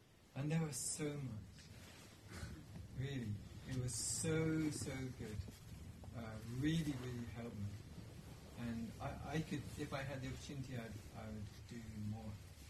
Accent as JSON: {"language": "English", "region": "England", "country": "United Kingdom", "lives_now": "United States", "said": "because I'm from England, and then in England, my impression of psychotherapy was really it's either for mental people or for Americans"}